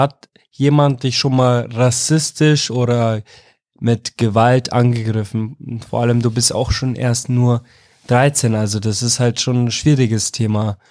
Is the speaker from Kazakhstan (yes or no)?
no; Iraq; German is a second language; now in Germany; weil ich komme aus dem Irak